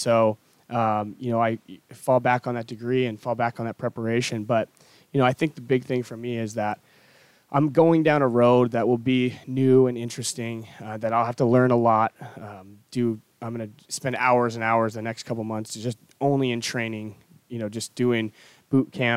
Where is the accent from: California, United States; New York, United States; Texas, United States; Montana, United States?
Montana, United States; Missoula; moved away as an adult; now in Nashville, United States; it was here in Nashville, which has become my home really since I moved to the big city from Missoula, Montana in 2010.